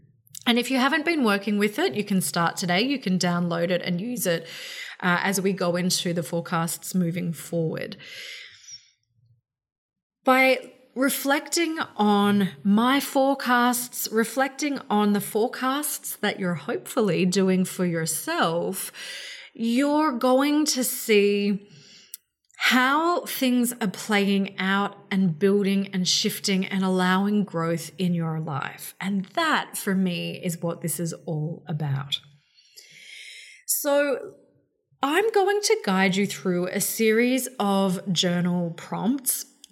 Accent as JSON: {"language": "English", "town": "Brisbane", "region": "Queensland", "country": "Australia", "tie": "born or raised there", "said": "the floods here in my hometown in Brisbane derailed our entire city."}